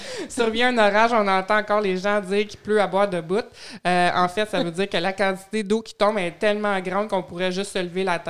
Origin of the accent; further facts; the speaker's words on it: Quebec, Canada; accent: Quebec; Mais oui, je vais user de mon accent québécois.